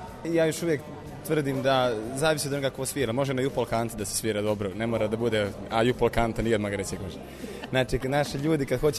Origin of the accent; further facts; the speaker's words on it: Banatsko Veliko Selo, Vojvodina, Serbia; ja sam u suštini iz Banatskog Velikog Sela kod Kikinde